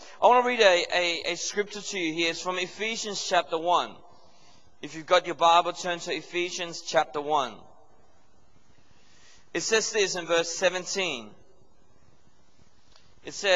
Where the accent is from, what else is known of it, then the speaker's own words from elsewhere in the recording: Denmark; I'm from Denmark, and it's a beautiful country.